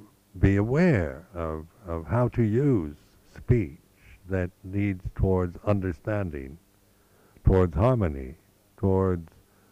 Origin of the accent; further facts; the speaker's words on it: United States; like I'm an American, so how Americans speak is quite different from the British.